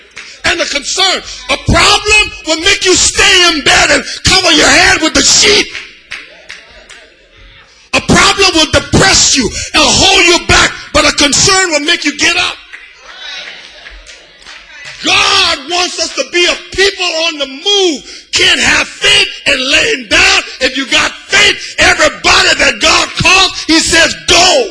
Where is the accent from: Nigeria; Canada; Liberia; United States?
Liberia; You know, I'm from Liberia, and I told you I can split my accent.